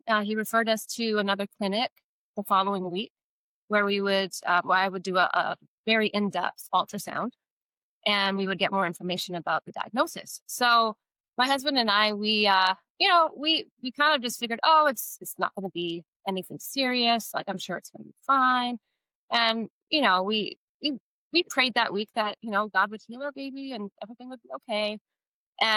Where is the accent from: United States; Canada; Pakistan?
Canada; Well, I live in Calgary, Alberta, Canada. So I am Canadian.